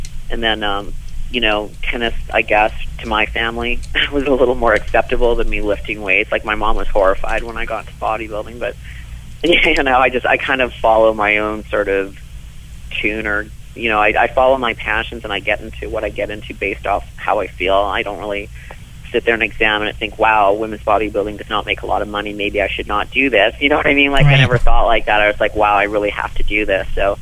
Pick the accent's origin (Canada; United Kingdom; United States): Canada; Thunder Bay, Ontario; where I grew up in Thunder Bay, it was a big deal to be, you know, everyone was doing the bench press contest.